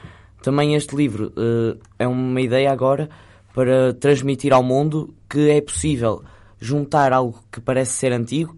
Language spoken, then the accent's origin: Portuguese; Porto, Portugal; born there